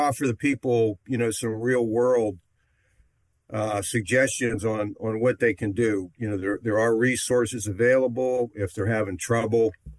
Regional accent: Pittsburgh, Pennsylvania, United States; Well, I'm a Pittsburgh native, and I had retired from the railroad right down where you're at there in 2008.

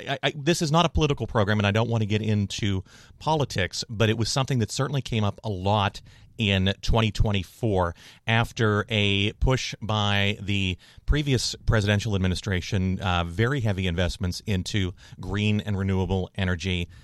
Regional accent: Pittsburgh, Pennsylvania, United States; accent: Pittsburgh; Pittsburgh. There's my Pittsburgh accent coming out.

